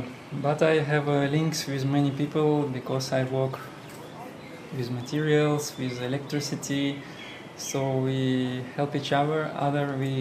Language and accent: English; Russia; I'm from Russian Federation. I'm a newcomer. I work here as an engineer with light and a bit mechanicals.